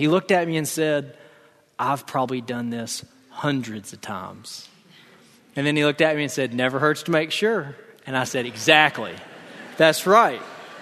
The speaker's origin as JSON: {"language": "English", "region": "the South", "country": "United States", "tie": "born or raised there", "said": "But one of the tensions I felt personally growing up in the South was I couldn't figure out where being an American and culturally being a Christian ended and where being a Christian spiritually began."}